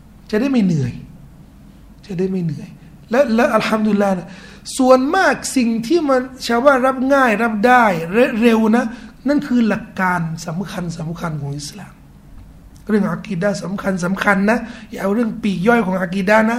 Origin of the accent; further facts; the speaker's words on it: Chiang Mai, Thailand; ที่ผมมาจากเชียงใหม่นี่เห็นชัดเลยอ่ะไปเชียงใหม่เนี่ยเริ่มเห็นเลย